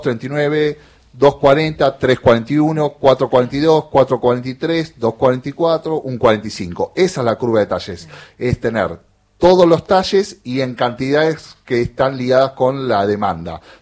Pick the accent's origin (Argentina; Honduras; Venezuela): Argentina; Almagro, Buenos Aires; yo soy de Almagro